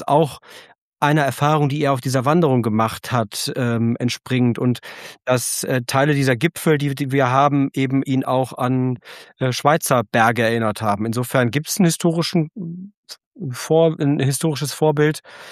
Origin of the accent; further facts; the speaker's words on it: United Kingdom; German is a second language; Als Brite kann ich das auch gut nachvollziehen.